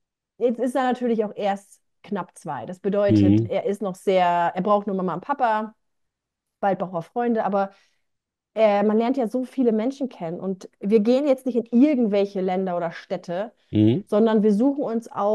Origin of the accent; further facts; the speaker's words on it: Germany; moved away as an adult; in meiner Heimatstadt in Deutschland.